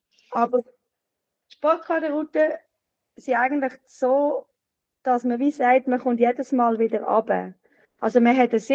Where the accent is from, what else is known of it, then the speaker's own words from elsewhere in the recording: Freiburg, Baden-Württemberg, Germany; Aber er ist mit uns schon in Freiburg, wo ich aufgewachsen bin, ist er mit uns schon klettern.